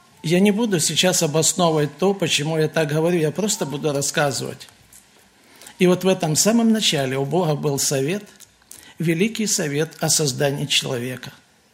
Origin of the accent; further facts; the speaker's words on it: Vorkuta, Komi Republic, Russia; Вот, я из Воркуты. Вот это там, где 12 месяцев зима, остальное лето.